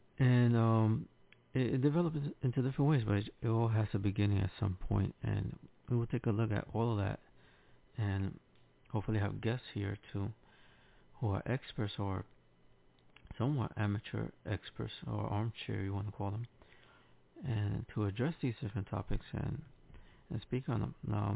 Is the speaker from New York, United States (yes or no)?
yes; Bronx, New York, United States; I could say firsthand in the Bronx, growing up there, and seeing how music, hip-hop, salsa, and things like that gather the community.